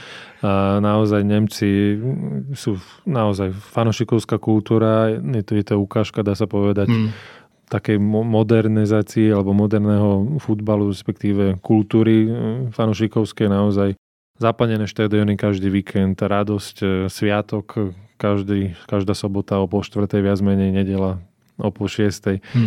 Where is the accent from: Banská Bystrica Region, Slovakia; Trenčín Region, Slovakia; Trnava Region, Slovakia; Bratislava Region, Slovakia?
Bratislava Region, Slovakia; Bratislava; Tak ja som samozrejme rodený Bratislavčan